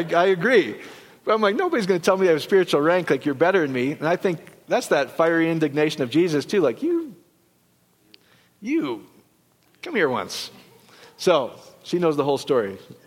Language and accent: English; Iowa, United States; Because I'm from Iowa, and I don't know what that word is.